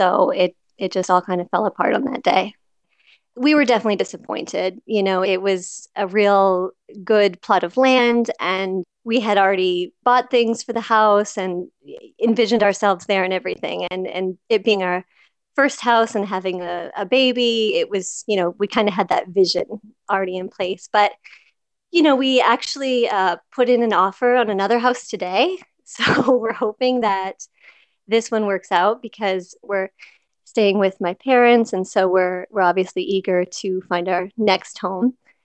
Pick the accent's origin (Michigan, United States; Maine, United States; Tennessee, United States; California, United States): Maine, United States; Calais; I'm from Calais, Maine, and I'm a web designer.